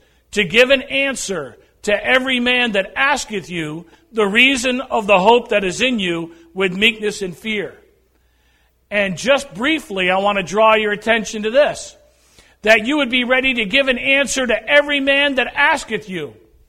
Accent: New England, United States; Very simply, I grew up in New England. I didn't know the Lord. My family wasn't Christian.

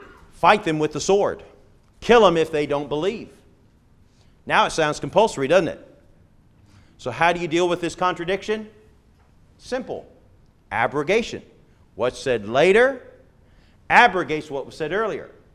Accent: England, United Kingdom; I grew up playing soccer in England.

